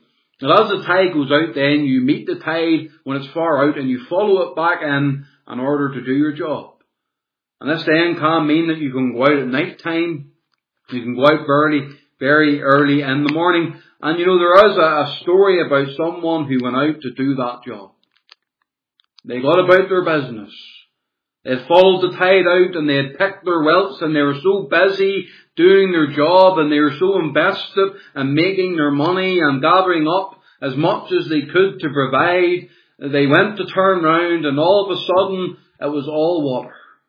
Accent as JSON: {"language": "English", "town": "Portavogie", "region": "Northern Ireland", "country": "United Kingdom", "tie": "born or raised there", "said": "I'll tell you a story about my hometown in Portavogie."}